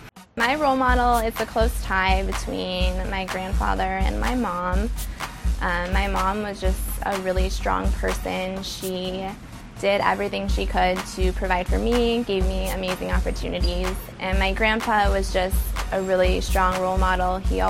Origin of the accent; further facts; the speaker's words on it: Tempe, Arizona, United States; I'm an Arizona native, born and raised in Tempe.